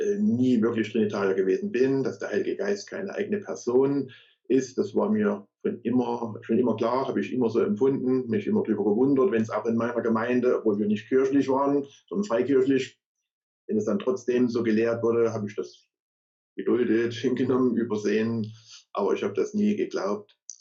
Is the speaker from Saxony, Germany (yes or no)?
yes; Leipzig, Saxony, Germany; bin gebürtiger Leipziger und bin 53 Jahre alt, bin in der evangelisch-freikirchlichen Brüdergemeinde in Leipzig groß geworden, bin im Prinzip immer schon gläubig von Kindheit